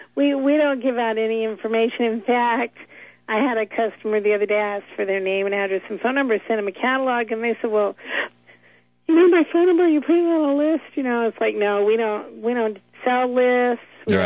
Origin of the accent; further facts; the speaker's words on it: San Fernando Valley, California, United States; I remember growing up in California in the San Fernando Valley, you know.